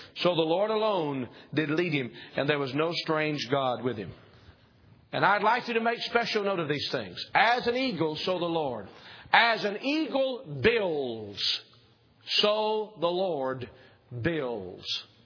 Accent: Maryville, Tennessee, United States; When I was just a boy growing up, I grew up in Maryville, Tennessee, and most of the people who thought they had a good job worked at the aluminum company.

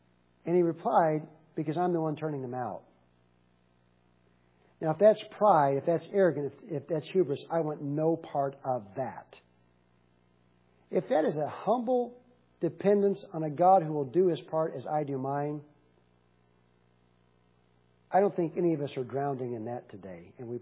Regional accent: the South, United States; It's not because I was virtuous. And it's not because I was from the South.

